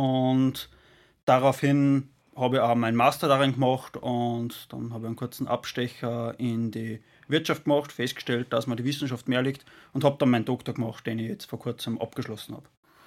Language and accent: German; Upper Austria, Austria; ich bin ein Oberösterreicher und komme vom Land. Also irgendwo im Herzen bin ich doch ein Lander geblieben.